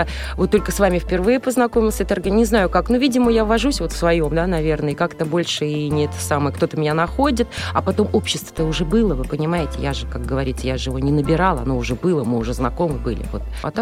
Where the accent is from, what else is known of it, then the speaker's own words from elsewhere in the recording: Kamyshin, Volgograd Oblast, Russia; В Камышине, да. Вот я из Камышина.